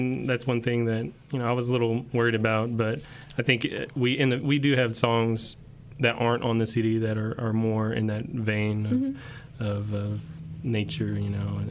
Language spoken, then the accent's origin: English; Arkansas, United States; we grew up on the Buffalo National River, which is the first national river.